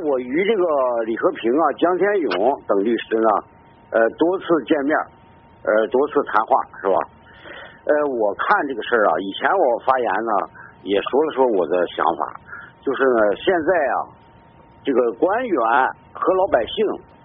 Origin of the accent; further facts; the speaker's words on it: Baoding, Hebei, China; 但是我是保定人呢，但是我的处境根本没有改变。